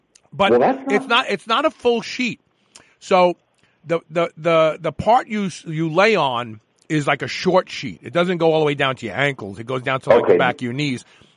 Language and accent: English; Brooklyn, New York, United States; And see, I grew up in Brooklyn where everybody had a nickname, but I did not have a nickname when I was a kid.